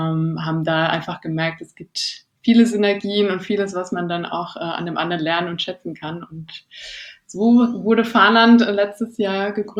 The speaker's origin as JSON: {"language": "German", "region": "Rhineland-Palatinate", "country": "Germany", "said": "Ich komme aus der Südpfalz, und da gibt es eigentlich nichts anderes."}